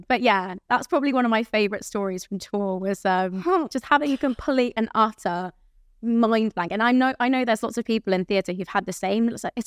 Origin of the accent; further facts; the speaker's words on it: South East England, United Kingdom; I had my mum in the audience because that's like close to my hometown where I grew up.